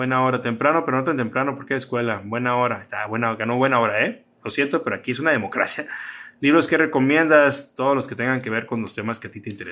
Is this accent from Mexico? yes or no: yes; Mexico; yo quiero mucho mi país y quiero mucho mi tierra, pero nuestra cultura está bien chafa, güey. Nuestra mentalidad está bien pendeja de los mexicanos